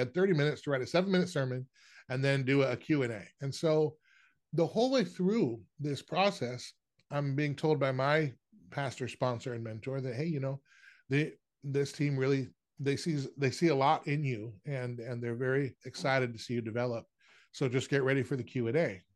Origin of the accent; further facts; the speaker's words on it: Washington, United States; now in Florida, United States; I'm originally from Washington State, down in Florida now, but this is up in Washington.